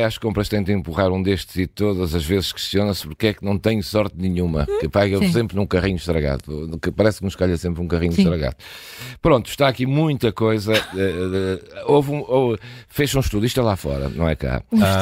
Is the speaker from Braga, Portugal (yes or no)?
no; Porto, Portugal; born there; also born or lived in Angola; Eu nasci no Porto.